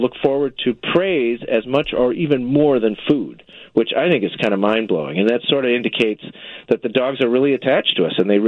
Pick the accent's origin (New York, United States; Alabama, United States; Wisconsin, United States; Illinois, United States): Illinois, United States; Deerfield; I went to Northwestern, and I went to graduate school at the University of Chicago. I grew up in Deerfield.